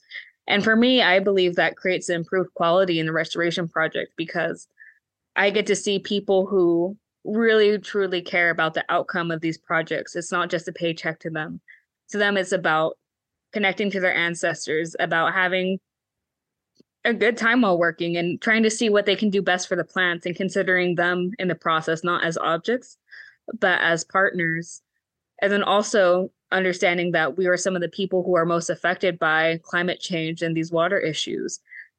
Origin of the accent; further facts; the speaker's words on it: United States; even though they might not have that cultural connection that I do growing up on the Klamath River